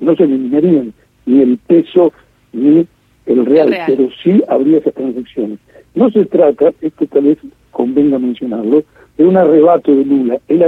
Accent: Argentina; soy argentino

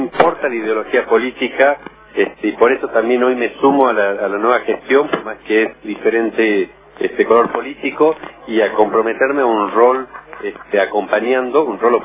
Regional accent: Palpalá, Jujuy, Argentina; esto ya lo digo no solo como palpaleño, sino como argentino.

